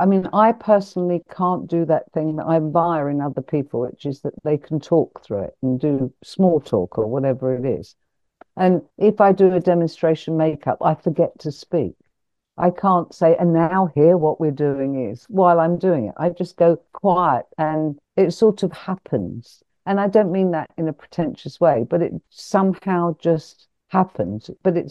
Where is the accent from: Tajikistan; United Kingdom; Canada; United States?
United Kingdom; Hampstead, London; born there; I was born in the Elizabeth Garrett Anderson Hospital in Hampstead Heath.